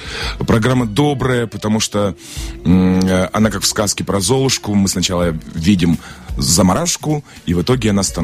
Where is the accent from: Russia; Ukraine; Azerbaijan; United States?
Ukraine; Donbas; А еще открою секрет, я родом из Донбасса